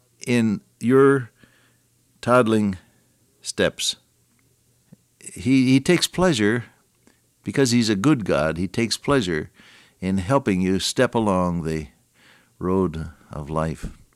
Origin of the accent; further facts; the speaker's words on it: Santa Clara, California, United States; born there; It was out in the front yard of a house in California, where I was born. I was born in Santa Clara, California. Did you know that? I'm a native son.